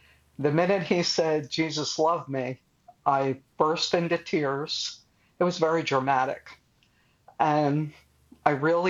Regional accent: Philadelphia, Pennsylvania, United States; I grew up in South Philly, and so it was a hot summer night

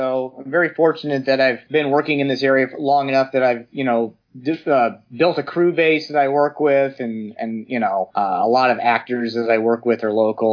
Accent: Nebraska, United States; I grew up in Nebraska, a small town. I kind of just fantasized about making movies since I was a little kid growing up in the 80s.

